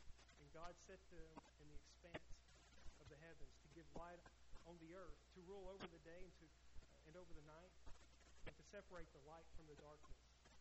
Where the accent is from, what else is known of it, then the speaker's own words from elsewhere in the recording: Chattanooga, Tennessee, United States; Growing up in Chattanooga, Tennessee, there were too many lights on there.